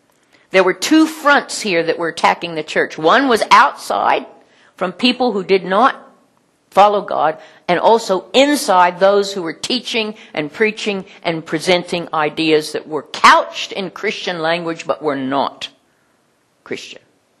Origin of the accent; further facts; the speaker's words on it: United States; You know that I grew up in the United States in the 50s.